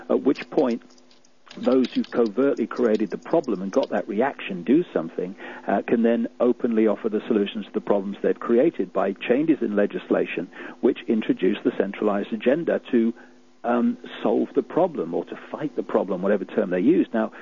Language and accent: English; United Kingdom; born there; So I was born in Britain, and they call me British.